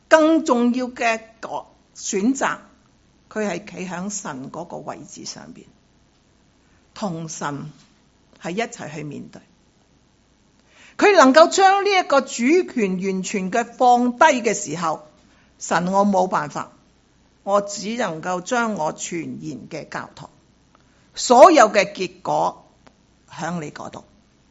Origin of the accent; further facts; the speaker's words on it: Hong Kong; 我们香港人很明白什么叫天台啊